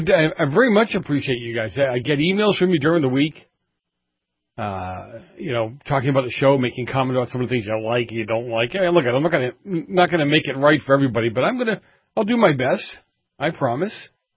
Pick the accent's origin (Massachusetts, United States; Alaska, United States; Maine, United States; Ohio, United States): Massachusetts, United States; WSAR 1480 AM out of Fall River, Massachusetts, my home state.